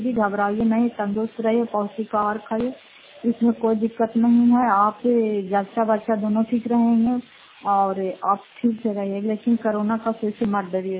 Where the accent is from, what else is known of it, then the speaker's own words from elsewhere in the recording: Fatehpur, Bihar, India; घर फतेहपुर पंचायत मकरौता जिला नालंदा करापसरा ब्लॉक की निवासी हूँ।